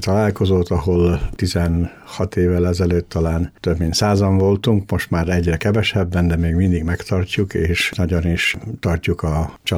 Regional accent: Argentina; also born or lived in Germany / Washington DC, United States; now in Budapest, Hungary; Én Németországban születtem, Argentínában nőttem föl, és Washington DC-be dolgoztam, és mostan Budapesten élek.

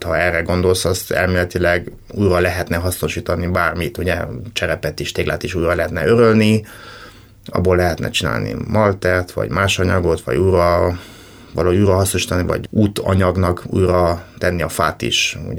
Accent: Cluj-Napoca, Cluj County, Romania; mivel én kolozsvári gyerek vagyok, volt szerencsém itt születni és itt élni eddigi életem legnagyobb részében.

